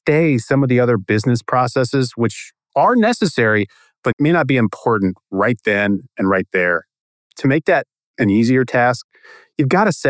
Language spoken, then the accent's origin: English; Austin, Texas, United States; I grew up really interested in tornadoes. Growing up in Austin, Texas, the Gerald tornado, the F5 that came through in the Central Texas outbreak in the mid to late 90s